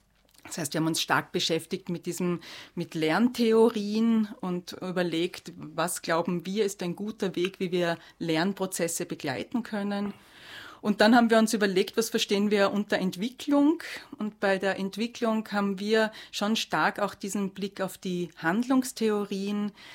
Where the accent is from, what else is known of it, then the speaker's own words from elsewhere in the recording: Austria; Bei uns in Österreich ist es eher immer noch angesiedelt im Gebiet der Weiterbildungen.